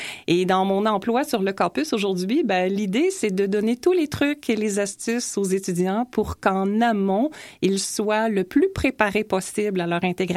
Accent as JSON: {"language": "French", "town": "Quebec City", "region": "Quebec", "country": "Canada", "moved": "as an adult", "lives_now": "Paris, France", "said": "moi, je suis partie de Québec sur Paris sans avoir l'emploi."}